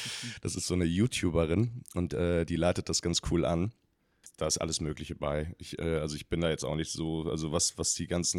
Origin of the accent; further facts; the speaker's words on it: Salzhausen, Lower Saxony, Germany; moved away as an adult; also born or lived in Lüneburg; now in Berlin, Germany; Ich komme aus der Lüneburger Heide, da bin ich geboren, in Lüneburg. Und bin da in einem Dorf aufgewachsen, in Salzhausen. Und bin mit 18 nach Berlin gezogen